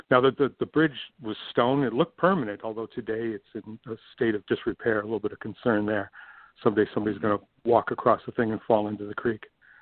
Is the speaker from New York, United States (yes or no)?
yes; Chili, New York, United States; Okay, everybody in Chile is laughing right now.